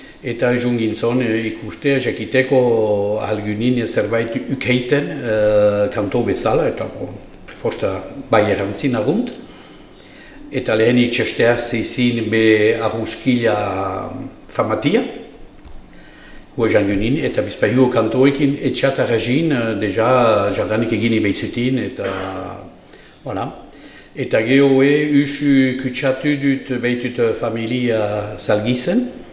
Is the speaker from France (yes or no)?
yes; Nouvelle-Aquitaine, France; Txibiotara beniz, sortzez eta gioztik.